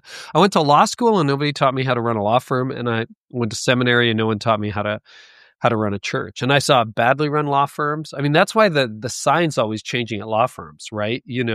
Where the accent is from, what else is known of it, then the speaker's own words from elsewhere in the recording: Canada; came up north of Toronto. I'm from Canada.